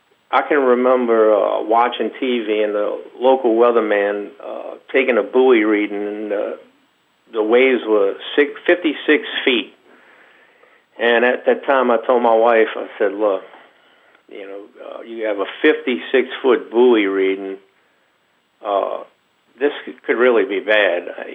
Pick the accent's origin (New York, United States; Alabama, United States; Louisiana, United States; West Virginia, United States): Louisiana, United States; New Orleans; I grew up in New Orleans, right off of Canal Street, which is the main street that goes into the city of New Orleans.